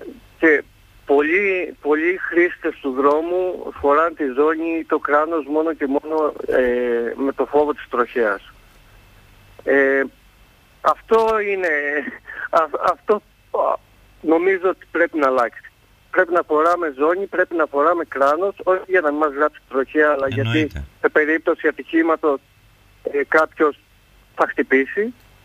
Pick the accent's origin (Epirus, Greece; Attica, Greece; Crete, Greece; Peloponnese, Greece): Crete, Greece; Ierapetra; Εγώ είμαι από την Ιεράπετρα